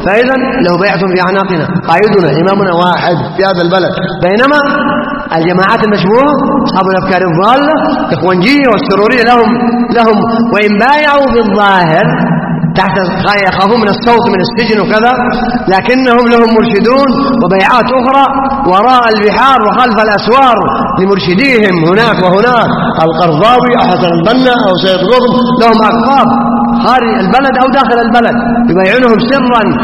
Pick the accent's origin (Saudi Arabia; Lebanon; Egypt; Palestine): Saudi Arabia; نعم ننعم في بلادنا المملكة العربية السعودية بنعم كثيرة وخيرات كثيرة